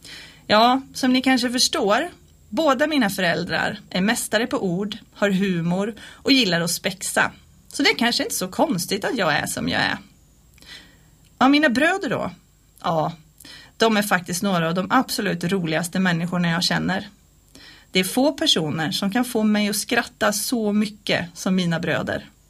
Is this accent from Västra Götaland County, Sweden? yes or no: yes; Vartofta, Västra Götaland County, Sweden; Jag växte upp i Vartofta. Ett litet samhälle, strax en mil utanför Falköping.